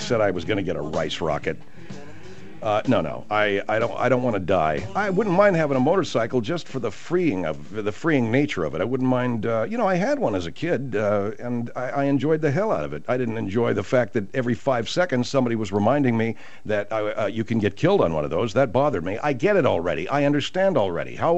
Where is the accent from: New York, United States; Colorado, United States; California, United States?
California, United States; Arcadia; because I grew up in Arcadia, where that is.